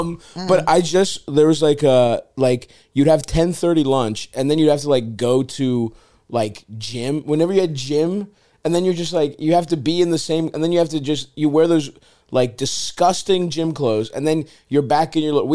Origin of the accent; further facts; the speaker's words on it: Baltimore, Maryland, United States; now in New York City, United States; I mean, we grew up in Baltimore.